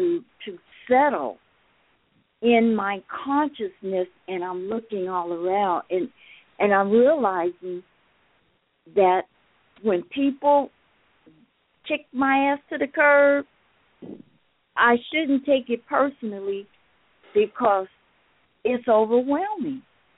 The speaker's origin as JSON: {"language": "English", "town": "Phoenix", "region": "Arizona", "country": "United States", "tie": "born there", "said": "Actually, sister, I was born here in Phoenix as"}